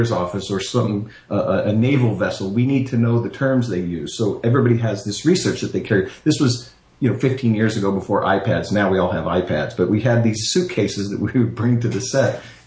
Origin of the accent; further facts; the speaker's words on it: Texas, United States; I literally was just hanging out where I grew up in Texas.